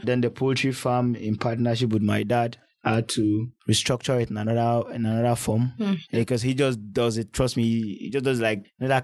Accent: Jos, Plateau, Nigeria; now in Lagos, Nigeria; where I come from Plateau State, Jos in particular, and we've been farming. My family have been farming.

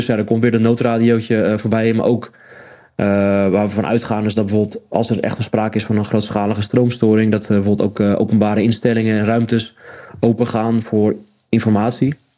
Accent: Netherlands; Wij zitten denk ik allemaal als Nederlander best wel in de top.

